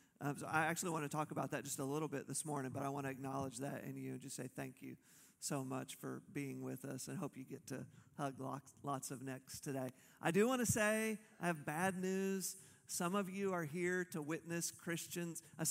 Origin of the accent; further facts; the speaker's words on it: Tulsa, Oklahoma, United States; I grew up in Tulsa, Oklahoma, and my dad was a pastor.